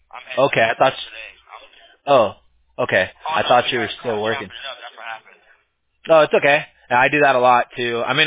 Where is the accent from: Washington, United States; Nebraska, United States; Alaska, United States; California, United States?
California, United States; California is crazy. It's like, it's a big melting pot. Like, I grew up around all different